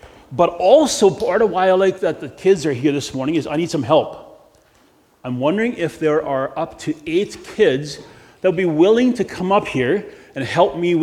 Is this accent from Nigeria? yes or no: no; British Columbia, Canada; You know, when I grew up in British Columbia, you have those orange caution signs for corners that have a number on them.